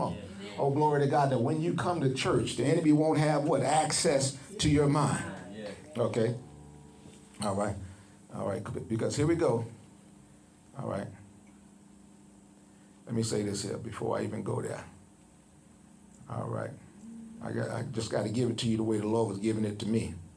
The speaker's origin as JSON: {"language": "English", "town": "West Cocoa", "region": "Florida", "country": "United States", "tie": "born or raised there", "said": "Pastor Pam grew up out in West Cocoa. I grew up out in West Cocoa."}